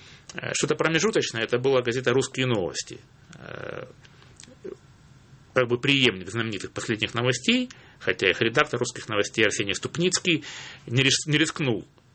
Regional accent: Rostov-on-Don, Rostov Oblast, Russia; Это человек из моего родного города Ростова-на-Дону.

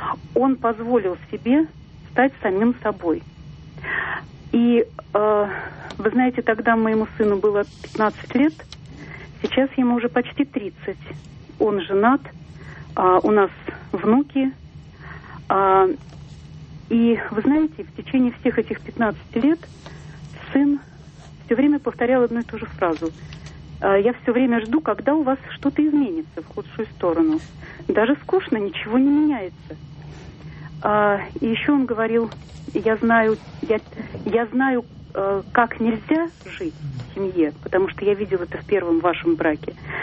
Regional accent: Moscow, Russia; Я из Москвы.

